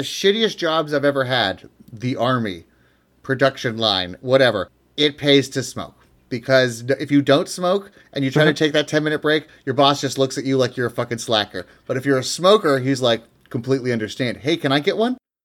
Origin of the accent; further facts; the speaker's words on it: United Kingdom; as a British male, I eat a lot of organ meats baked into pastries and whatnot.